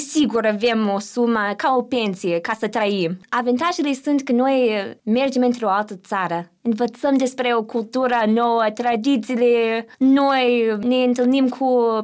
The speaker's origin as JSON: {"language": "Romanian", "country": "United States", "second_language": "Romanian", "said": "Și a zis, a cui ești? Sunt americancă! Și a zis, aaa! Tu ești americancă, nepoțica mea e în clasa ta."}